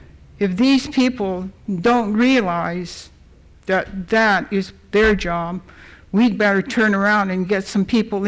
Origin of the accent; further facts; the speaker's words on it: Klawak, Alaska, United States; I even keep track of what goes in the town I came from. I came from Klawak.